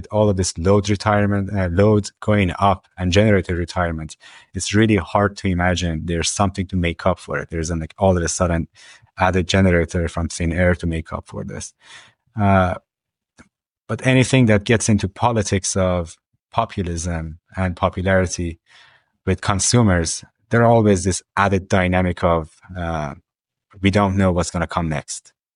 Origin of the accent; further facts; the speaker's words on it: Baltimore, Maryland, United States; electricity prices in my hometown of Baltimore are going to go up by 20%.